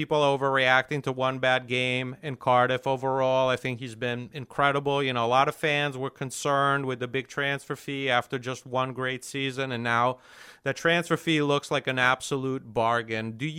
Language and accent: English; Italy; You know, I grew up in Italy.